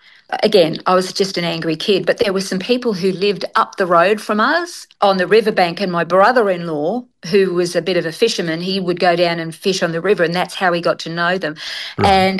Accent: Australia; also born or lived in England; I had my second birthday just a couple of months after we arrived in Australia. So I was born in England but raised in Australia, and I'm Aussie through and through.

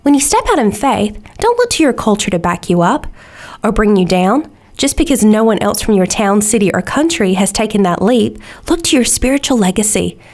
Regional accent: United States; also born or lived in United Kingdom; now in Australia; In case you can't tell from my accent, I was not born in Australia. I was adopted by the Australian culture, but my background is American.

